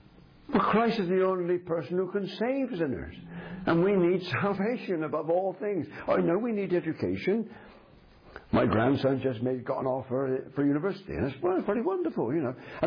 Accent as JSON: {"language": "English", "town": "Bristol", "region": "South West England", "country": "United Kingdom", "said": "I come from Bristol"}